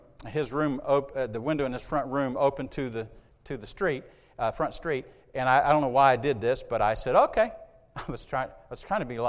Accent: South Carolina, United States; I started a church in South Carolina, my hometown, and I went to my hometown with nothing and started a church.

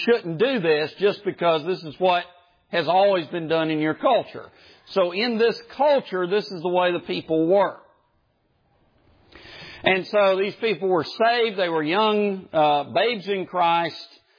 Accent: the South, United States; Some people like to pronounce Eunice there, Eunice, but I'm from the South, so it's Eunice.

